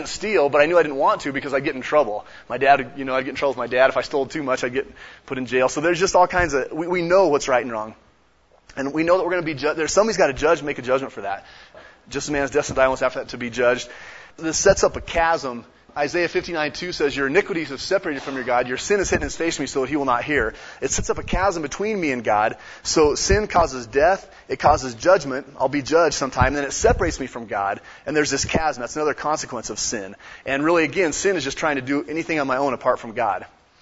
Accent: United States; But I thought I was a Christian because I grew up in America and I went to church.

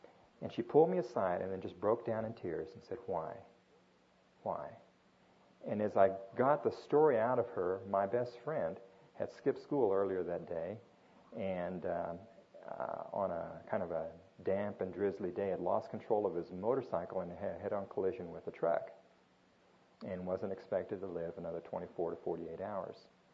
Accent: Japan; And in growing up in Japan, I was a lot closer to that than a lot of people might have been.

